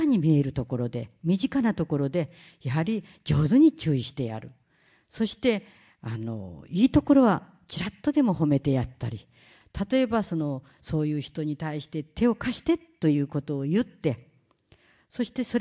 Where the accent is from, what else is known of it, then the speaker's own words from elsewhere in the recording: Fukuoka, Japan; ああ私も福岡よ